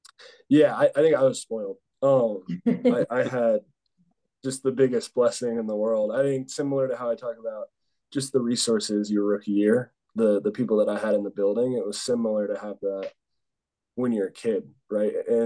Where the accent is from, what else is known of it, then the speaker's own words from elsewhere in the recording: Denver, Colorado, United States; it only enhanced that because I'm from Denver originally.